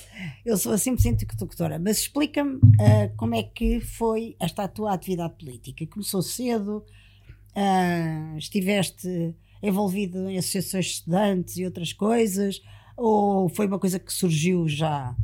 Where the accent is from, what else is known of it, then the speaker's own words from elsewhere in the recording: Portugal; Eu também sou português.